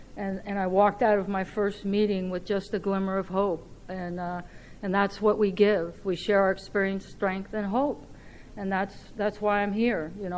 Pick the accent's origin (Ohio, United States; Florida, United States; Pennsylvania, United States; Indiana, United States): Florida, United States; South Miami; moved away as an adult; I grew up in the South Miami area and went to school here. And moved when I was 19.